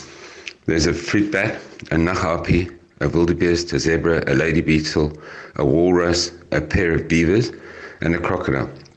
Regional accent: Cape Town, Western Cape, South Africa; I'm an artist from Cape Town.

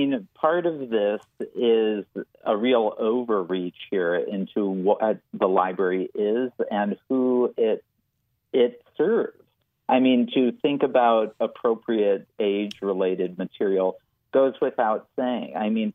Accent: Center, North Dakota, United States; also born or lived in Bismarck; Yeah, I grew up in Center and lived there until my sophomore year of high school when we moved to Bismarck.

